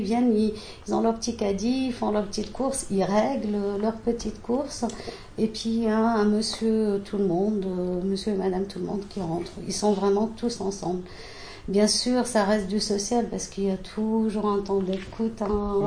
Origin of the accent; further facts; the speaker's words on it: Strasbourg, Grand Est, France; moi, comme je disais, j'ai grandi à Haute-Pierre, donc c'est vrai que j'ai apprivoisé cette population que je trouve magnifique.